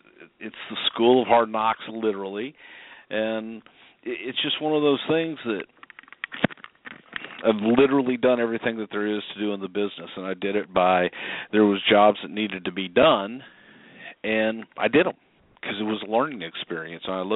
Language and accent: English; Houston, Texas, United States; also born or lived in El Paso; And I grew up in Texas, born in El Paso, raised in Houston, and they had wrestling every Friday night at the Sam Houston Coliseum with promoter Paul Bosch.